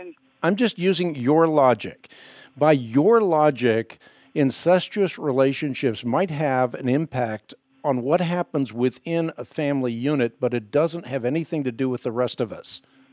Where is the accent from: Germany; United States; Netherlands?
Netherlands; Leiden, South Holland; born there; first language Dutch; English is a second language; Well, I was born in the Netherlands. I was born in Leiden. Dutch is my first language.